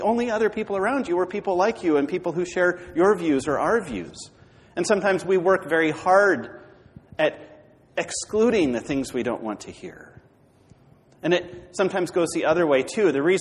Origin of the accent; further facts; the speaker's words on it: Washington, United States; I'm from Western Washington.